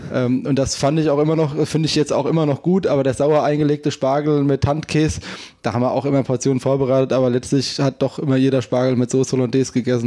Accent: Gambach, Hesse, Germany; ich komme nicht aus Münzenberg, sondern aus Gambach. Ganz wichtiger Unterschied. Ich bin ja ein Gambacher

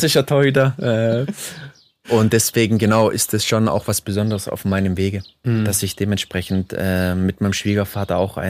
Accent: Baden-Württemberg, Germany; was ich natürlich mir auch als Schwabe nie ausgemalt habe, mal eine Frau aus dem Norden kennenzulernen und auch zu heiraten.

